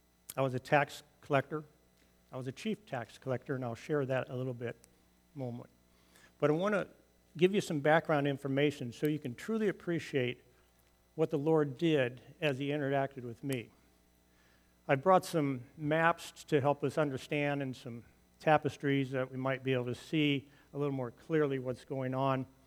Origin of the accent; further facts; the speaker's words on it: Jericho, West Bank, Palestine; Let me take you to Jericho and share with you my hometown.